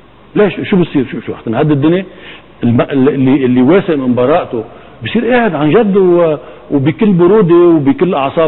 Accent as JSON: {"language": "Arabic", "country": "Lebanon", "said": "نحن لبنانيين وانتم عم بتقولوا مديريه مخابرات فظيعه"}